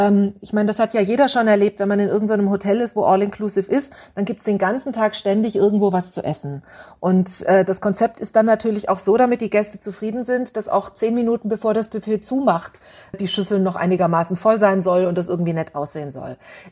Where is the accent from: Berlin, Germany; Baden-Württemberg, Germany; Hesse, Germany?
Baden-Württemberg, Germany; Stuttgart; Als ich Teenager war, konnte man von meiner Heimatstadt Stuttgart aus direkt mit dem Zug nach Athen fahren.